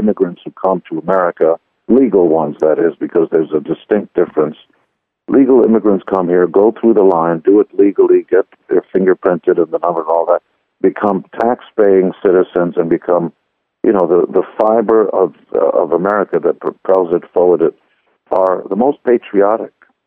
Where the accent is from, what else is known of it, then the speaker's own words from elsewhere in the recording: Israel; born there; English is a second language; I was born in Israel. My mother and my father are Hungarian, so I speak Hebrew and Hungarian and German and English and very little Japanese